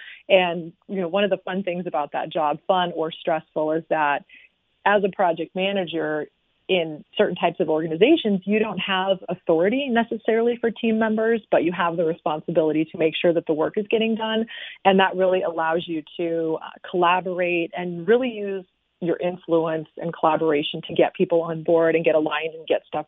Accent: Illinois, United States; now in Tucson, United States; I grew up in Illinois, in not Chicago, part of Illinois, but in the cornfields area by the Mississippi River.

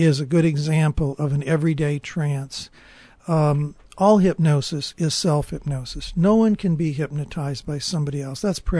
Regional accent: Gary, Indiana, United States; I stopped by a radio station in my hometown of Gary, Indiana, watching a broadcast

